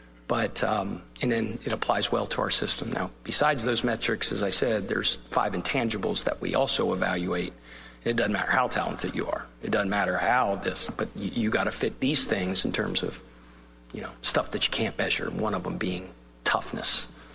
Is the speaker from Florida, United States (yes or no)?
no; Cincinnati, Ohio, United States; Right, we're both from Cincinnati and worked under Coach Prosser.